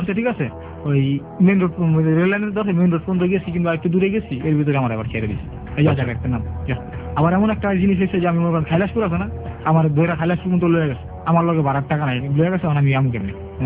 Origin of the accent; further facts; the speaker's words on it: Madaripur, Dhaka Division, Bangladesh; আমার এলাকা না মাদারীপুর, এটা তো আমার দেশের বাড়ি।